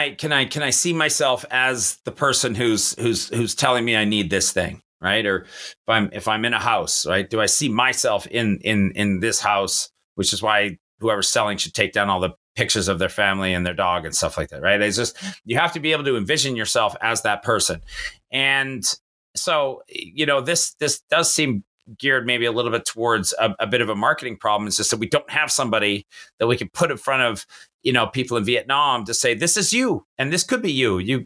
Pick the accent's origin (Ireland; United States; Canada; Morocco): Canada; not just because I'm Canadian